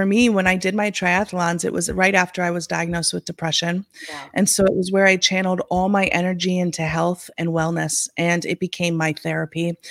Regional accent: Pacific Northwest, United States; I'm from the Pacific Northwest.

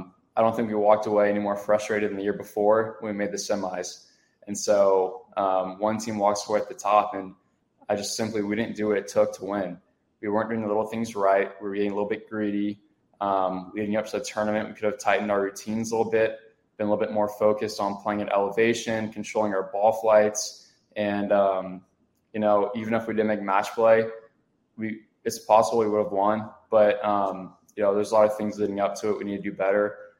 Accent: Texas, United States; For me, especially growing up in Texas, the Charles Schwab was a tournament that I always made an effort to watch.

